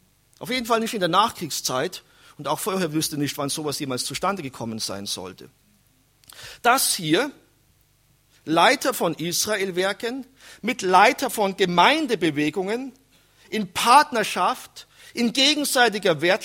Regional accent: Germany; Und wir müssten diejenigen sein als Deutsche, die hier die wachsten sind unter allen Nationen

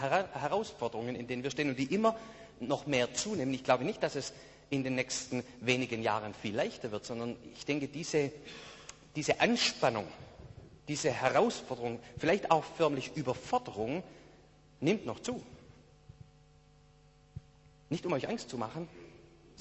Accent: Baden-Württemberg, Germany; bei uns im Schwabenland ist es so. Das heißt, für uns ist es unglaublich schwer, einfach zu empfangen

